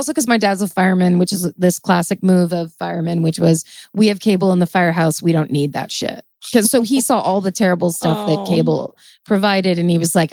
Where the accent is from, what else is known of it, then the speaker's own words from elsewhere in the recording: Petaluma, California, United States; so Winona Ryder is from my hometown.